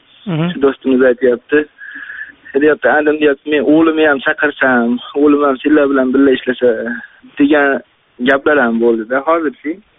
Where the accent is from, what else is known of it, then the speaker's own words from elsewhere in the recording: Andijan Region, Uzbekistan; Andijonlikman.